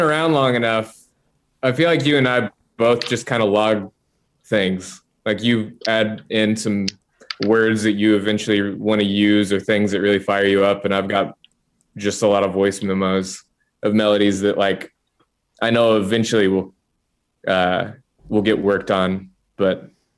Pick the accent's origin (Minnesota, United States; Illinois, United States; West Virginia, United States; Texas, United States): Texas, United States; Dallas; Well, I was born in Dallas, Texas.